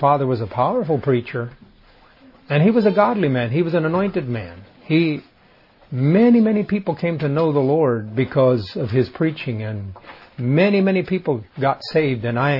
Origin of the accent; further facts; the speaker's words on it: Paraguay; We grew up in South America. I, as a son, as a boy, grew up in Paraguay, South America.